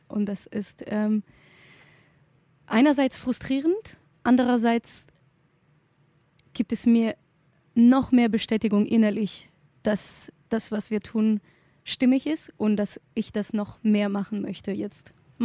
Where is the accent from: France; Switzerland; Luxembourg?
France; German is a second language; also born or lived in Cyprus; now in Berlin, Germany; Ich komme aus Frankreich und Zypern, bin in beide Länder aufgewachsen, bin Opernsängerin und wohne auch in Berlin seit 10 Jahren